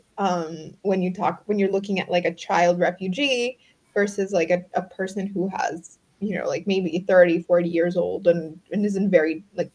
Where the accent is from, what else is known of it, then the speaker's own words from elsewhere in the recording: El Salvador; So I'm from El Salvador, and like you would be surprised at how big soccer is in like a lot of parts of the world. Like I grew up and my family